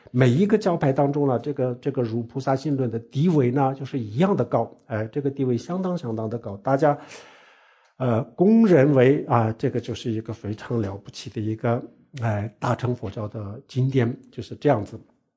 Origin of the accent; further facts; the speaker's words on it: Sichuan, China; 那个是我们四川那边呢